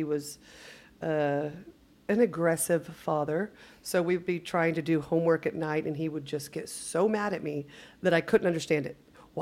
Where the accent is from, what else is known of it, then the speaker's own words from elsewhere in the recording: Dripping Springs, Texas, United States; born and raised in Dripping Springs.